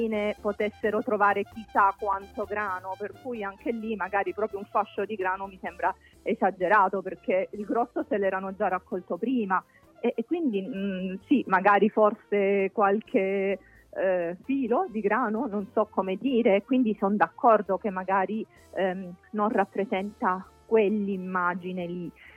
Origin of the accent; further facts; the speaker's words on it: San Giovanni in Fiore, Calabria, Italy; Il mio paese si chiama San Giovanni in Fiore, così specifico.